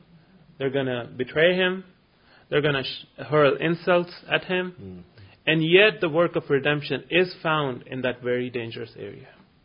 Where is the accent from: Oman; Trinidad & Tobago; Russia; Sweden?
Oman; now in United States; No, I came from Oman.